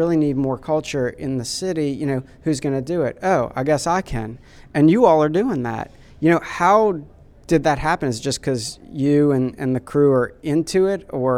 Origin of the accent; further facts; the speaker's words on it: New Orleans, Louisiana, United States; You know, I'm from New Orleans.